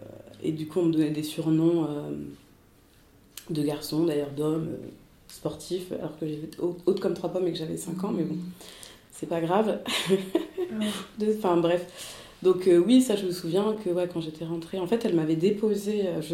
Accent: Cameroon; born there; je suis née en 90 au Cameroun, de deux parents en fait camerounais

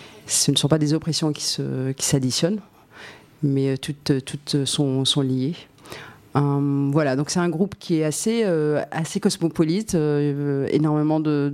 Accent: Djibouti; now in France; Moi, je suis djiboutienne, exilée en France pour des raisons politiques

